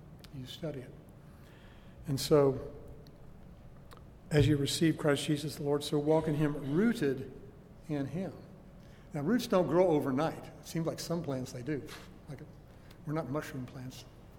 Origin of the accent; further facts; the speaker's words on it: Oklahoma, United States; Now, I'm from Oklahoma. Forgive that if that's a problem for you.